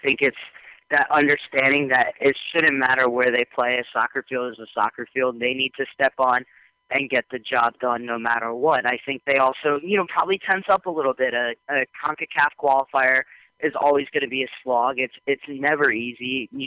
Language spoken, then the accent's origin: English; Washington, District of Columbia, United States; I grew up in Washington, D.C., and I'm going back to when I was like 5 or 6 years old, late 80s, early 90s, and Redskins games